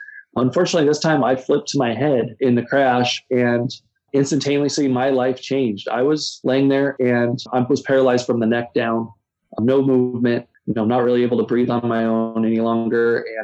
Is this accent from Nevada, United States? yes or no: no; California, United States; By the time I was 17, I had moved out on my own to Southern California from my hometown of Northern California